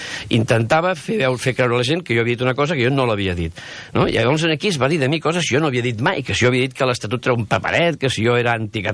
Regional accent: Catalonia, Spain; first language ca; jo sóc català igual que ella, jo estimo Catalunya, català és la meva llengua materna, jo he nascut aquí

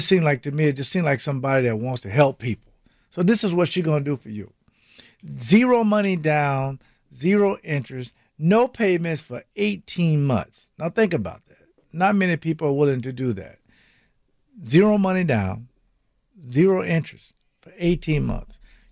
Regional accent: Florida, United States; When I came from Florida, I'm thinking, I eat fish every day, but people go crazy.

